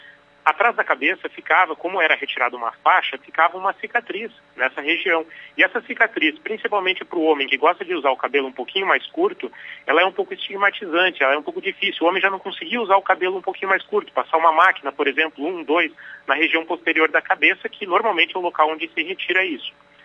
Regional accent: Passo Fundo, Rio Grande do Sul, Brazil; Mas eu sou de Passo Fundo, nasci em Passo Fundo.

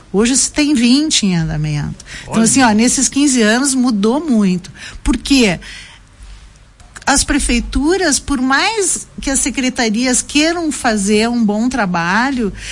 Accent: Porto Alegre, Rio Grande do Sul, Brazil; eu sou porto-alegrense, eu sei que a gente é muito bairrista

